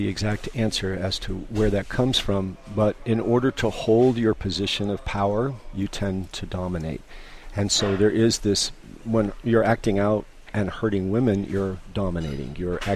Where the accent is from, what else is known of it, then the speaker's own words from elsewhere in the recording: Maine, United States; I'm from Maine originally